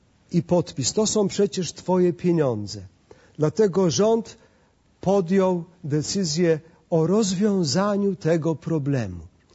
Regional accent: Pomeranian Voivodeship, Poland; bo ja jestem z Kaszub, z powiatu wejherowskiego.

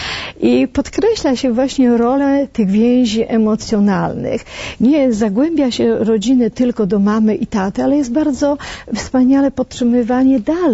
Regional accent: Gliwice, Silesian Voivodeship, Poland; pochodzę ze Śląska, z Gliwic

